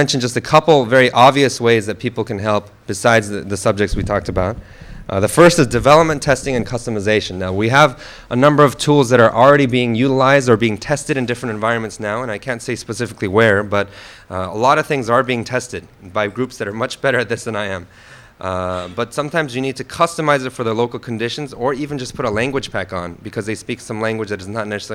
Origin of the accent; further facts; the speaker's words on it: San Diego, California, United States; because I grew up in San Diego in a very comfortable environment, to realize how bad things are.